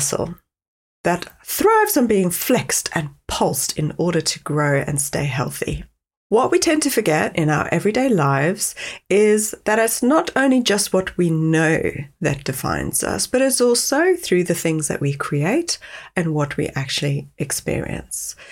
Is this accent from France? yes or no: no; South Africa; accent: South African; now in England; yes, that is an accent you hear. I'm South African. I live in England. I'm married to a Swede.